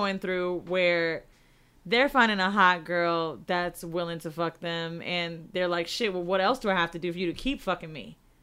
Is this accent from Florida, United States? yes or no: yes; Florida, United States; We're both from Florida.